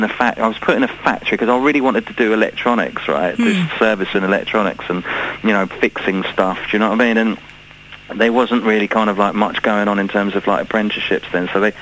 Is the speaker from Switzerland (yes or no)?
no; Brighton, South East England, United Kingdom; These were in Brighton, by the way, because I grew up in Brighton.